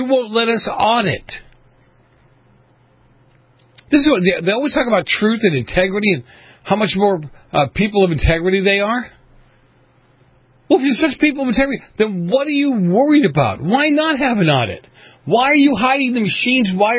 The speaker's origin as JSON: {"language": "English", "town": "Boston", "region": "Massachusetts", "country": "United States", "tie": "born or raised there", "moved": "yes", "said": "I grew up around Boston politics. I know how some of this works. I've come a long way since I moved out here from Boston."}